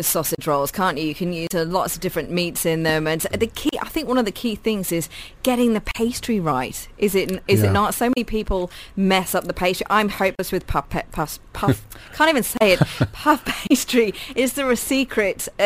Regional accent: South West England, United Kingdom; Growing up in Devon in the UK, obviously Cornwall is next door.

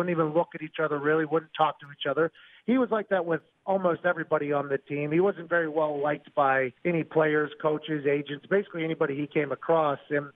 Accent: Pittsburgh, Pennsylvania, United States; that was what I thought was happening after the Thanksgiving game against my hometown team of the Pittsburgh Steelers

